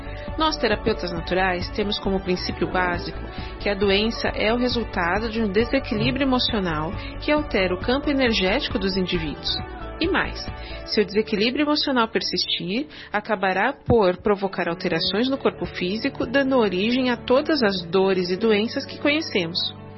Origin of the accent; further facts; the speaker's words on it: Brazil; Sou brasileira e moro na cidade de São Paulo.